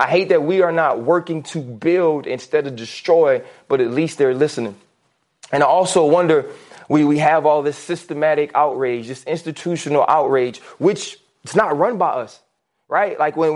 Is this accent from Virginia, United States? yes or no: no; New Orleans, Louisiana, United States; born there; This is my freaking country. I was born in Algiers, New Orleans, Louisiana, the USA.